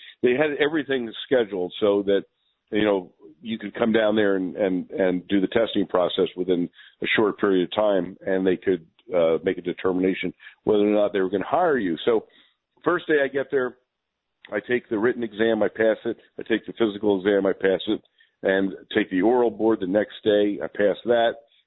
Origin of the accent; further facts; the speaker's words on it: Princeton, New Jersey, United States; I was a Princeton Borough police officer, so I was actually in the town itself, and that was my hometown.